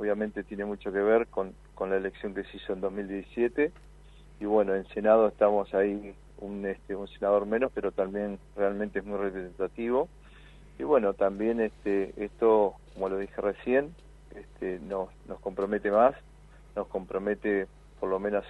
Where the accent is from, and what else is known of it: Argentina